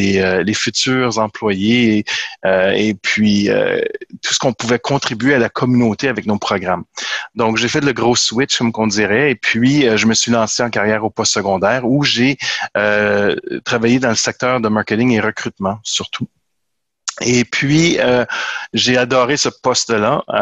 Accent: Sudbury, Ontario, Canada; Je suis originaire de la région de Sudbury.

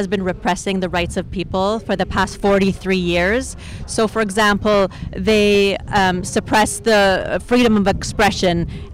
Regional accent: Canada; also born or lived in Iran; I was born in Iran. We fled when I was one because of the revolution that happened in 1979. My father was imprisoned and tortured by the Revolutionary Guards. So that's why we came to Canada.

